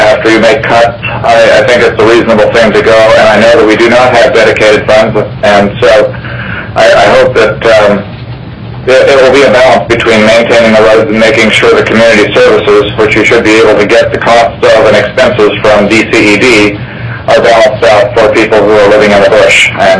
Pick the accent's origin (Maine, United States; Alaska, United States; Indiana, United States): Alaska, United States; Lazy Mountain; I'm from Lazy Mountain outside of Palmer.